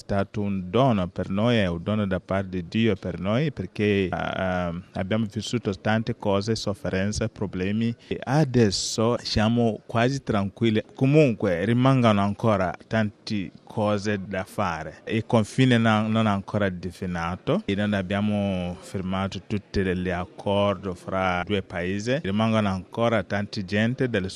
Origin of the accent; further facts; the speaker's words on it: Sudan; Italian is a second language; il mio paese e il mio diocesi avremo centinaia di evangelizzazioni, 100 anni in dicembre prossimo di arrivo di missionari nella nostra terra.